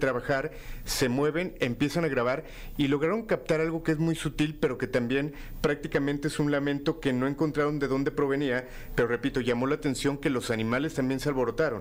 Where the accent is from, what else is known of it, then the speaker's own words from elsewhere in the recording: Tulancingo, Hidalgo, Mexico; yo soy de Hidalgo, pero...